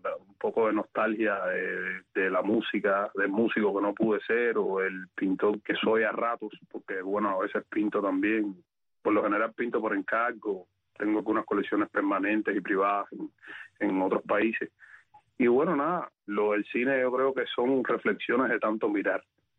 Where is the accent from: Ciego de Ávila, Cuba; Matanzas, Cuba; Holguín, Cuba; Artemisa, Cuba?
Ciego de Ávila, Cuba; Morón; moved away as an adult; Yo soy del centro de Cuba, de Morón.